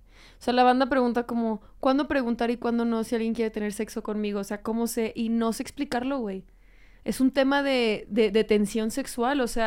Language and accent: Spanish; Mexico; Como buen mexicano, pues se sabe que nosotros traemos un sabor y una chispa que en Europa no encuentras.